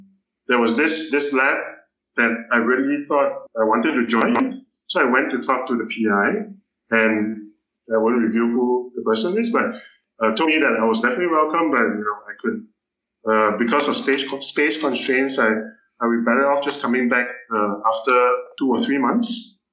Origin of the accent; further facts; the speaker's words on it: Singapore; born there; I was born in Singapore, did my college at Duke, and then a PhD at Harvard, and I'm currently a PI at the Genome Institute of Singapore in ASTAR